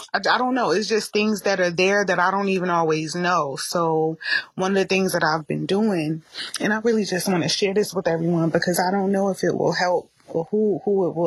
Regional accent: Carteret, New Jersey, United States; from Carteret, New Jersey. I always want to say Newark.

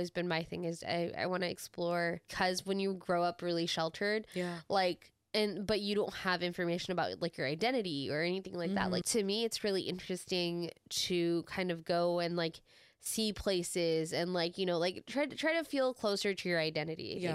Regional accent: West Coast, United States; I feel like they're

